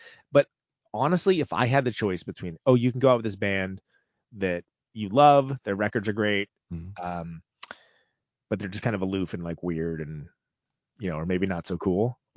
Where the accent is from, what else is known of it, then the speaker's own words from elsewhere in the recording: California, United States; I saw them many times back in the day, because I'm from the Bay, as you know, Jason.